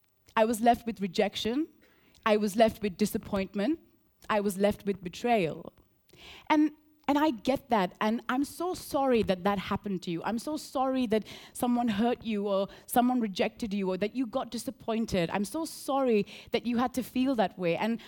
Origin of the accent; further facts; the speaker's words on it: Colombo, Western Province, Sri Lanka; Now, I grew up in Sri Lanka and in Colombo, which is the capital, and it was a great childhood. At the time when I was born, Sri Lanka was ravaged by a big civil war.